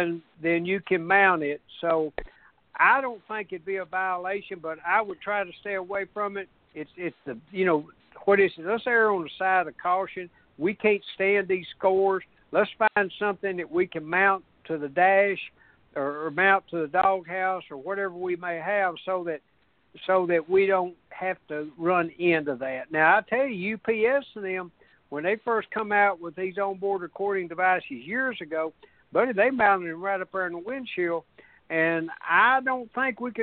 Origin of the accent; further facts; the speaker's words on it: Tennessee, United States; Well, you know, us in Tennessee and some of them folks from Kansas, you know, we know what sheet metal screws are.